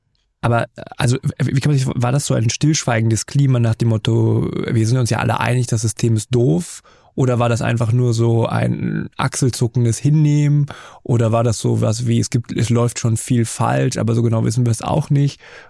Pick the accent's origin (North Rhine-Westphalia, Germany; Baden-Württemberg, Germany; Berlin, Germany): Berlin, Germany; das finde ich auch als Berliner gut